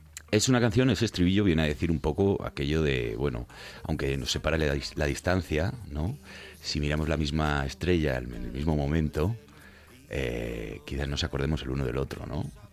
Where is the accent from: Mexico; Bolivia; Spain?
Spain; Zaragoza, Aragon; born there; Soy maño, de Zaragoza, sí, nacido allí, en 1986, fíjate.